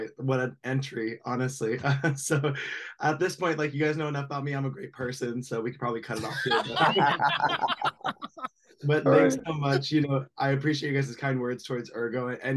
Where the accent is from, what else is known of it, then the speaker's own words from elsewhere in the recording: Bakersfield, California, United States; I'm from Bakersfield, California. So, you know, just a little north of Los Angeles for those that aren't familiar with it. Nice little country town, real casual, real calm.